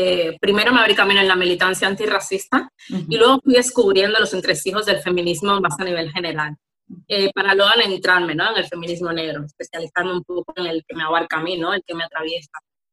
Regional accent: Havana, Cuba; now in Barcelona, Spain; Yo soy de La Habana, Cuba.

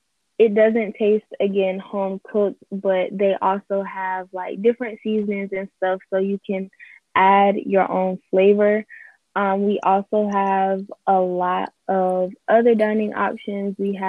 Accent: Durham, North Carolina, United States; So I am a fellow North Carolinian. I'm from Durham.

